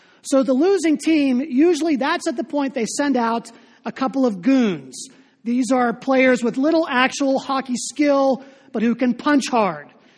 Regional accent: Pittsburgh, Pennsylvania, United States; moved away; I am a rabid fan of my hometown Pittsburgh sports teams. Even though we've been living out west for 15 years, it's an indicator that the old Pittsburgh adage is true.

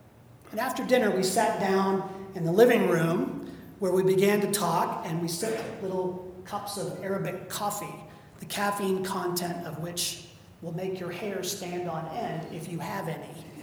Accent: United States; I'm an American, a Christian.

